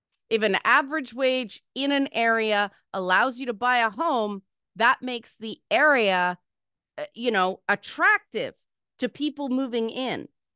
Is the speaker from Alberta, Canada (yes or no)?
no; Toronto, Ontario, Canada; Okay, but like I came from Jane and Finch. Nobody in my family owned a home.